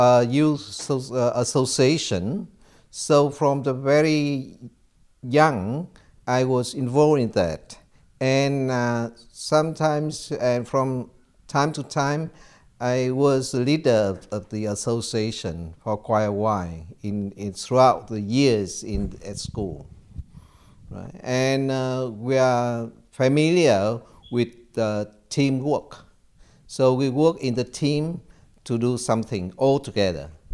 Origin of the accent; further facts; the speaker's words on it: Hanoi, Vietnam; I was born in Hanoi, and city born and city bred. I grew up there with my family. There are five, my parents, my two sisters, and me.